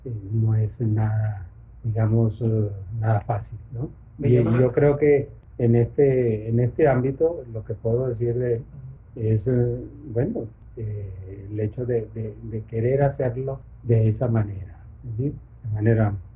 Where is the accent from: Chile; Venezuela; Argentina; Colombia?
Venezuela; al menos personalmente, lo veo como venezolano